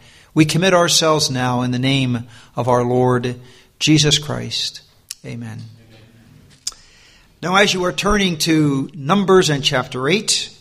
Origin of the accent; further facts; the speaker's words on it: United States; accent: American; We wouldn't call it Yankee where I come from, but my American accent, if it somehow makes it hard to understand, if I speak too fast, do something